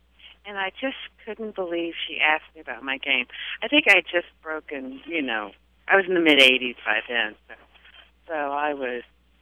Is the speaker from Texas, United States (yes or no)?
no; Savannah, Georgia, United States; Yes. Born and raised in Savannah. My family goes back, 1840s, and they were river pilots.